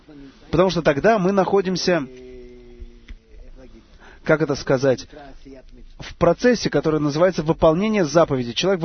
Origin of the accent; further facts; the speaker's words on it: Beersheba, Southern District, Israel; Я из Бершевы